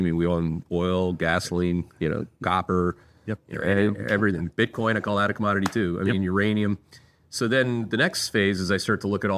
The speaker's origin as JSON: {"language": "English", "country": "Canada", "said": "Right, I'm Canadian. I'm pretty well versed in how cold it can be at that latitude"}